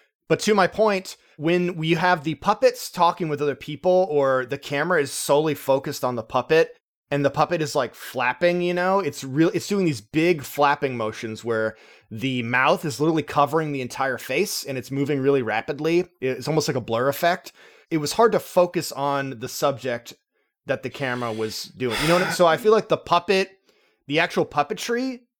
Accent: United States; That's just because I'm an American

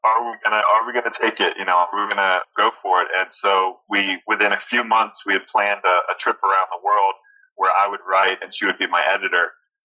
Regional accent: Pittsburgh, Pennsylvania, United States; now in Sydney, Australia; So I moved to Sydney from Pittsburgh and met my wife, who was also an accountant at PricewaterhouseCoopers.

